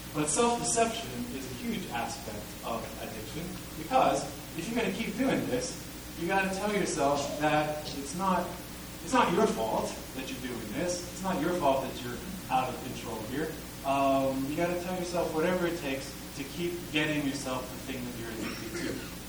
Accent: Pennsylvania, United States; I grew up in the Mont Valley

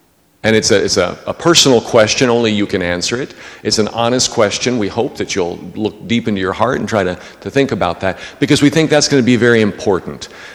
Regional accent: Dallas, Texas, United States; I'm from Dallas, Texas, and so all five presbyteries in Texas really struggled with this.

